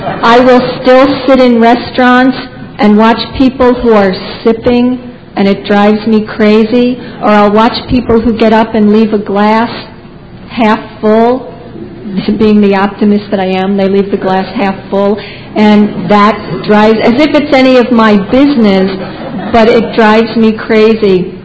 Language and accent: English; Bayonne, New Jersey, United States; I grew up in Bayonne, New Jersey.